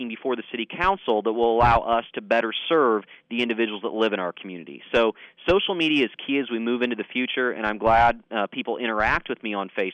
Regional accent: Frankfort, United States; If you would have told me as a kid that I would have the opportunity to set trick-or-treating hours in my hometown one day, I would have gone nuts.

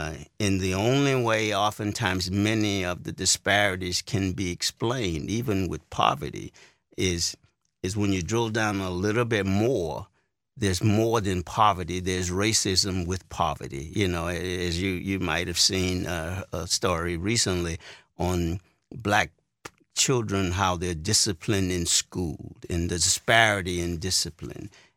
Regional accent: Louisiana, United States; It's not as overt as it was when I grew up in Louisiana.

